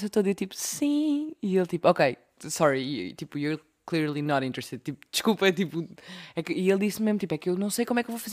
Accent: Lisbon, Portugal; Eu disse, ah, sim, sim, sou de Lisboa, não sei o quê.

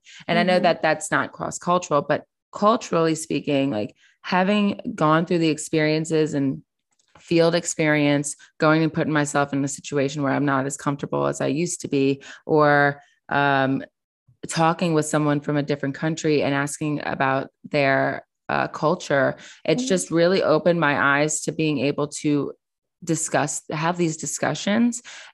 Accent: the South, United States; because I was raised in the South. And unfortunately my views weren't where they are now.

